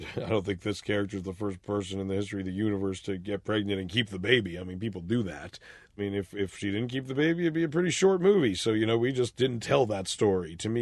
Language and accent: English; Vancouver, British Columbia, Canada; When we grew up in Vancouver, you know, our friends were, I don't know if I'd say callous